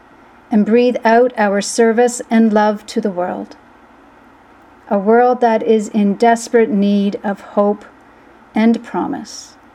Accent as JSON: {"language": "English", "country": "Canada", "said": "As a Canadian watching the happenings, I felt relief that it was not our own country embroiled in terror. But truth be told, there were protests going on in Canada as well."}